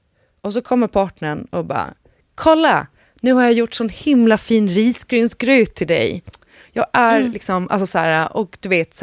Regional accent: Sweden; när man är liksom pur svensk som vi

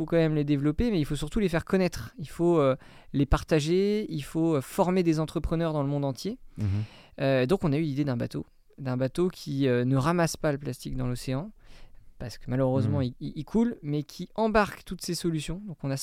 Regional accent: Concarneau, Brittany, France; J'ai toujours grandi au bord de l'eau, j'ai grandi à Concarneau, en Bretagne.

